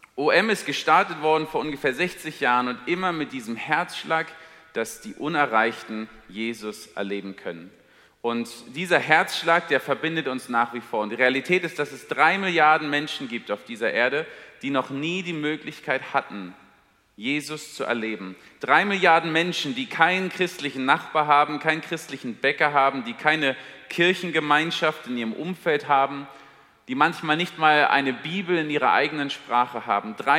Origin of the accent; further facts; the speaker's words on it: Berlin, Germany; Ich komme ursprünglich aus Berlin und bin mit Lilian aus Chile verheiratet.